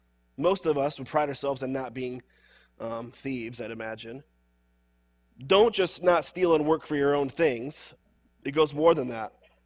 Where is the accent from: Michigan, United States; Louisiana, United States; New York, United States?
Michigan, United States; Jackson; I grew up in Jackson, Michigan, went to an Awana clubs in Jackson, Michigan, grew up in church there.